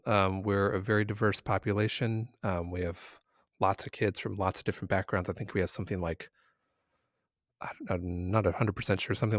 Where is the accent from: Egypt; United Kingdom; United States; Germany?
United States; Aloha, Oregon; also born or lived in Arizona / Chicago; So I grew up here in Aloha. And then I went to college in Arizona and studied classical music and music education